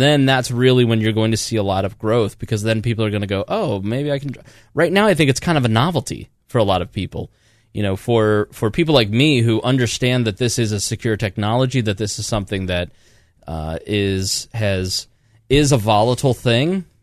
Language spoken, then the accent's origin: English; Indiana, United States; We're from Indiana.